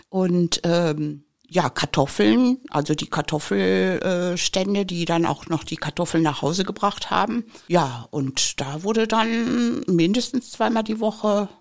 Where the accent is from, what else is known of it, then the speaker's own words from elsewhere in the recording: Castrop-Rauxel, North Rhine-Westphalia, Germany; born there; sind die mit meinem älteren Bruder dann nach Castrop gekommen. Und ich bin ja dann hier in Castrop geboren.